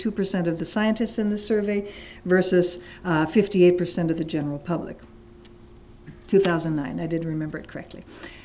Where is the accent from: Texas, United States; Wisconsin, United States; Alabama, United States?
Wisconsin, United States; also born or lived in Minnesota; But anyway, I grew up in Wisconsin and Minnesota